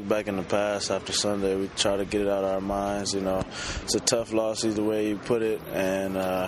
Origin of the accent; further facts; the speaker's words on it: Ohio, United States; as a kid growing up in Ohio, that's one of your biggest dreams